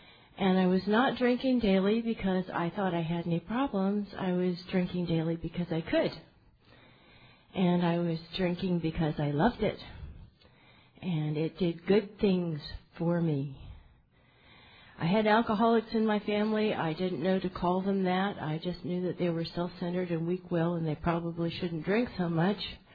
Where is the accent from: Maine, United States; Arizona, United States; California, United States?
Arizona, United States; Sedona; I come from Sedona, Arizona. I got sober in Baltimore.